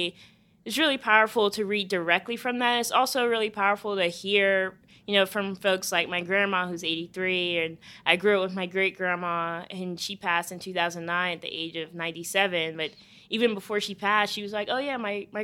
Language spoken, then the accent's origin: English; Charleston, South Carolina, United States; I grew up in Charleston where we still have plantations and stuff up and running.